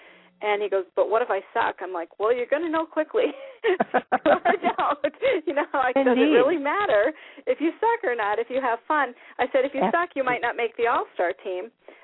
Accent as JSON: {"language": "English", "region": "Iowa", "country": "United States", "tie": "born or raised there", "also_born_or_lived": "Minnesota", "said": "You know, I was raised in Iowa and Minnesota, so I know."}